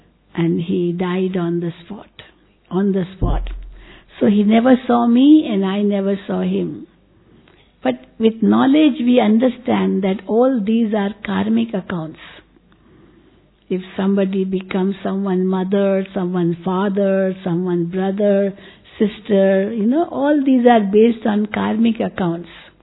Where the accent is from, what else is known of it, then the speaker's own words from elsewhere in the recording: Mumbai, Maharashtra, India; born there; And here I was born in Mumbai.